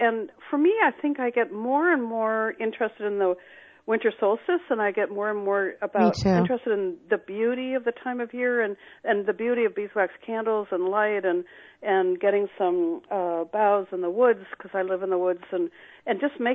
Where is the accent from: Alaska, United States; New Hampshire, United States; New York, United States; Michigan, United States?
New Hampshire, United States; I grew up in New Hampshire. I grew up in a town that was like those Budweiser ads where you have the big horses with a sleigh going through town and the snow. And so for us, we grew up on skis.